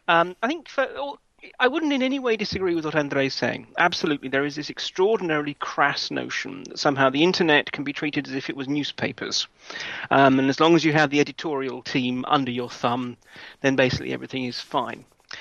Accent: London, United Kingdom; I mean, come on, I'm a Brit. I come from London, the CCTV capital.

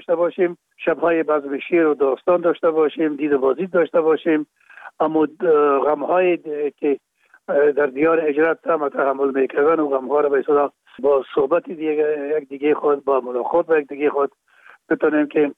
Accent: Kabul, Afghanistan; در کابل، شهید کابل به دنیا آمدیم. اصل ما از رکخانه کابل است و خود ما چون پدر ما باز از رکخانه به شهید انتقال شدن، موجا در شهید کابل به دنیا آمده و موجا مکتب خواندیم

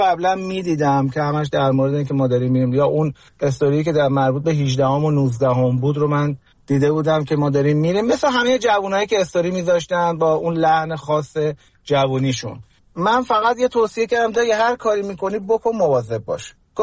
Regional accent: Iran; ما توی ایران بزرگ شدیم، از اون زمانی که من به دنیا اومدم خب انقلاب شده بود

